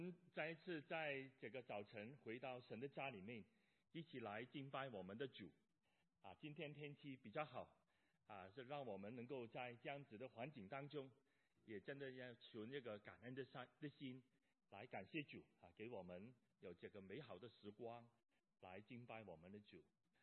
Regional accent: China; moved away; 我们上一辈的父母，还是甚至我们，可能都是在国内过来的，所以我们有中国本土的文化背景

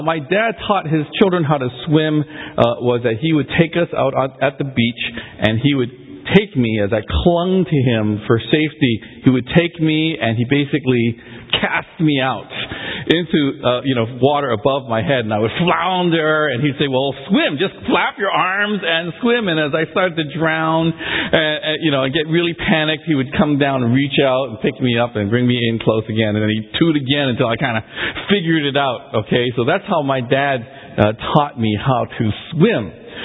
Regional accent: Canada; But I love Canada. Canada is my home country.

